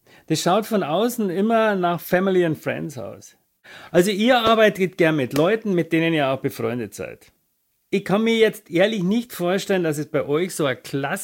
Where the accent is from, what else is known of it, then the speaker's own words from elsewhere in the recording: Bavaria, Germany; Holger, wie du weißt, komme ich aus Bayern.